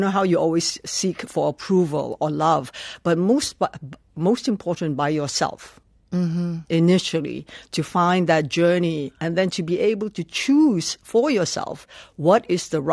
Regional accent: Malaysia; English is a second language; now in London, United Kingdom; Because I come from Malaysia

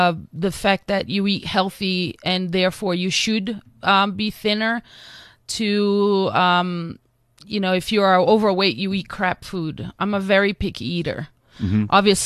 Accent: Amazon, Brazil; English is a second language; also born or lived in Rio de Janeiro; I was born in Rio, but I grew up in the Amazon.

